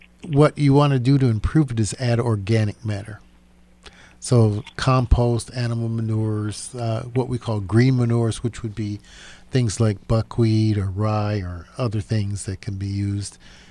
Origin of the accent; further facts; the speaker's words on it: Saginaw, Michigan, United States; Where I grew up in Saginaw, we had very heavy clay